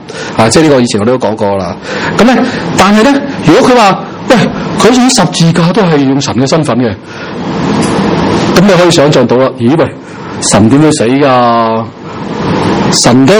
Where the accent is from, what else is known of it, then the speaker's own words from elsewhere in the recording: Hong Kong; 我哋香港人好多人都好中意做啲表面嘅嘢